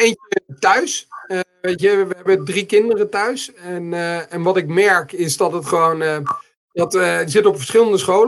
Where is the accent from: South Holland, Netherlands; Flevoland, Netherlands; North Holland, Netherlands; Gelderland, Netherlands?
North Holland, Netherlands; Amsterdam; Verder, ik kom uit Amsterdam.